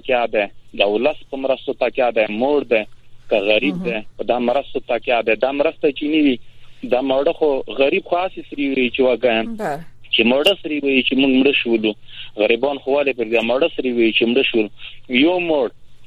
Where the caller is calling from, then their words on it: Paktia, Afghanistan; قربان شما پکتیا ولایت نا غاګی